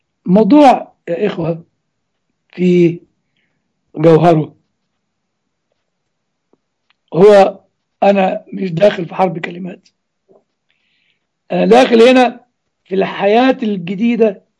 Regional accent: Egypt; وطريقة الشيعة اللي موجودة عندنا في مصر

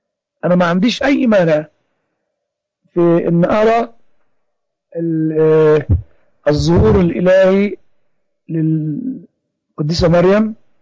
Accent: Egypt; ما حصلش ولم يكتب عندنا في مصر ولا سطر واحد

